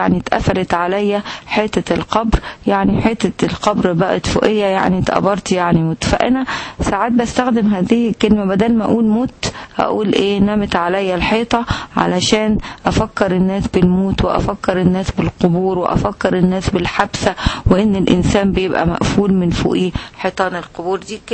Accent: Egypt; على فكرة يا جماعة في مثل عندنا في مصر

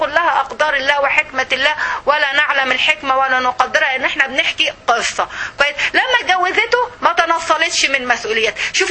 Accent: Egypt; زي ما بنقول احنا عندنا في مصر في المثل يقول بطاطس

